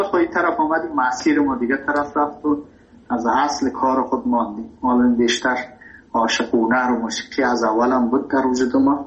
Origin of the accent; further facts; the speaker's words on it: Afghanistan; moved away; also born or lived in Iran; ما مهاجر شدیم در ایران. من ایران که رفتم، تحصیل ما کسی که میخواد در ایران رشد کنه تحصیل کنه به عنوان یک افغان